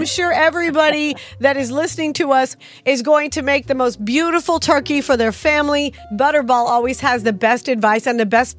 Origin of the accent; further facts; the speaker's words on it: Southern US, United States; I'm from the South, and the skin is so delicious.